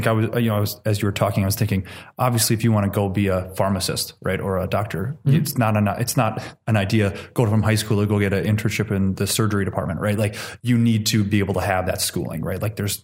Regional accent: Beloit, Wisconsin, United States; I'm from Beloit, Wisconsin. We have the Snappers there.

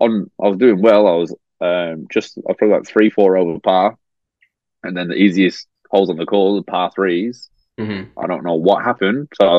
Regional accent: Australia; So I figured, like, I'm coming from Australia.

